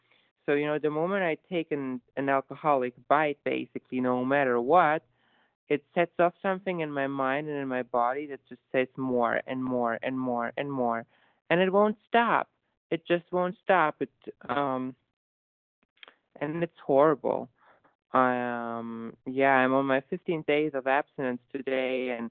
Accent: Germany; and I'm from Germany.

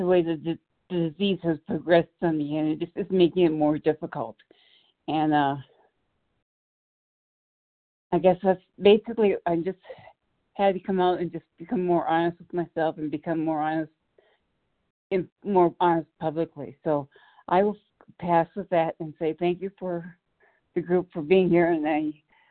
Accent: Nebraska, United States; I'm from Nebraska, a compulsive overeater.

